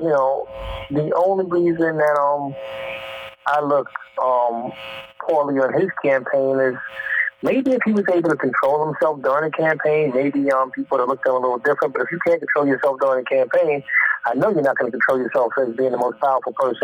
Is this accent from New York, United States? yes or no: yes; New York, United States; he owns half of New York, and I'm from New York